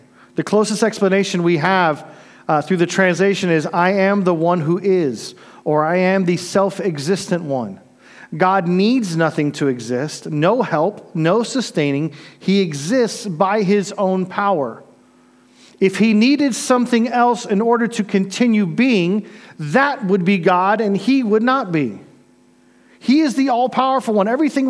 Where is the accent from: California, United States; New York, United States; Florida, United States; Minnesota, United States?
Florida, United States; I mean, I grew up in Florida, so we had to deal with wildlife all the time.